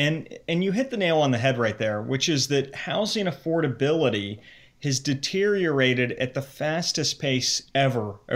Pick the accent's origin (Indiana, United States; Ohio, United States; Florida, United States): Ohio, United States; Cincinnati; also born or lived in New York; So I am I grew up in the Cincinnati area. I lived in New York before the pandemic hit.